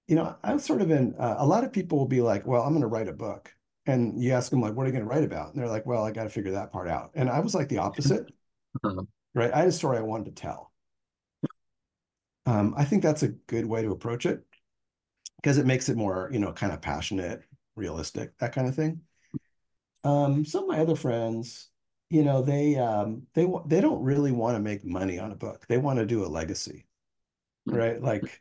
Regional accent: California, United States; I grew up in California, so I heard all about the Golden State Strangler, right?

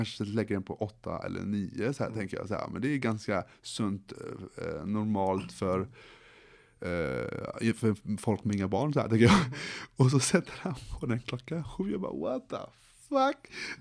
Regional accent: Gothenburg, Västra Götaland County, Sweden; vi är från Göteborg.

